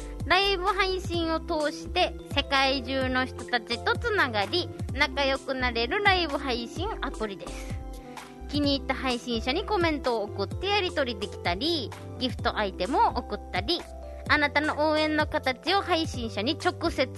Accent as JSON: {"language": "Japanese", "region": "Fukuoka", "country": "Japan", "tie": "born or raised there", "lives_now": "Okinawa, Japan", "said": "生まれも育ちも博多っ子、うちなんちの旦那様と結婚して沖縄に移住してまいりました、"}